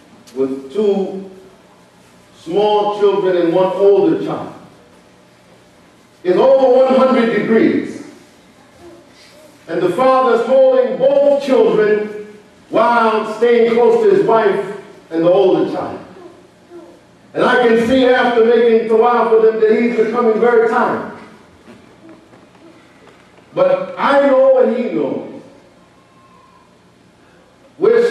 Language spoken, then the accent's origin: English; United States; I'm African American. I grew up in an America where if you lived in Virginia, you had to go to the black water fountain and the white water fountain.